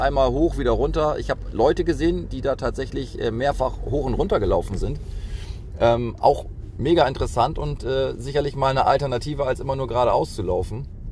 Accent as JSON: {"language": "German", "region": "Northern Germany", "country": "Germany", "accent": "North German", "said": "so würde sich das anhören, wenn ich meinen norddeutschen Dialekt auch hier in den Podcast mit einbringen würde."}